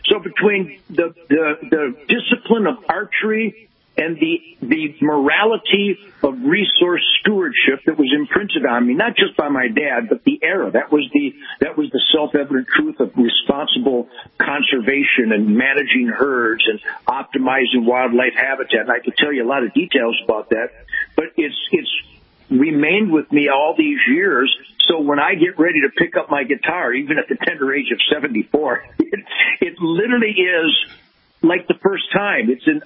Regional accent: Detroit, Michigan, United States; Absolutely. Born in Detroit in 1948 when it was known as the Arsenal of Democracy

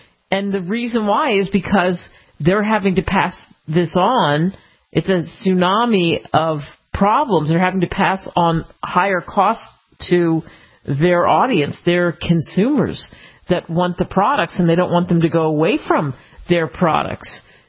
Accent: Philadelphia, Pennsylvania, United States; I grew up in the Action News in Philly would constantly be, oh, there's a heat wave that's coming.

